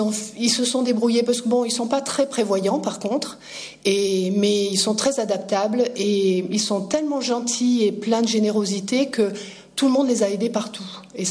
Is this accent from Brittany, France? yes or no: no; Manosque, Provence-Alpes-Côte d'Azur, France; je suis manosquine d'origine, j'ai passé mon enfance à Manosque, mes parents y habitent toujours, je ne rate jamais les correspondances de Manosque. Je suis manosquine de cœur.